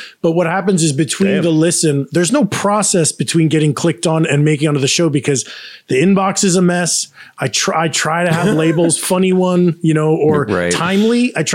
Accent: New Jersey, United States; I'm from Jersey. It's an uptown.

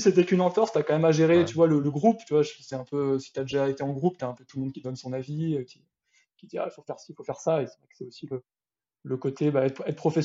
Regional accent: L'Île-Rousse, Corsica, France; ben, imposer ça serait sur les sentiers de mon enfance à Lillerousse. Là, sur les sentiers côtiers, tu sais, entre mer et montagne, petite montagne qui est dans la mer

